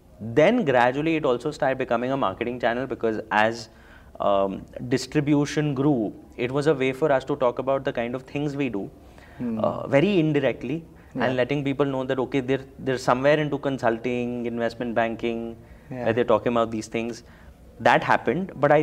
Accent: Delhi, India; typical Punjabi family growing up in Delhi.

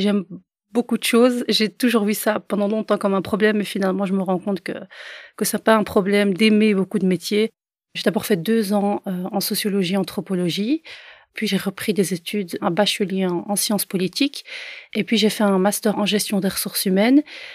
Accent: Brussels, Belgium; J'habite Bruxelles, je suis une vraie bruxelloise. J'aime ma ville, je me sens bien ici.

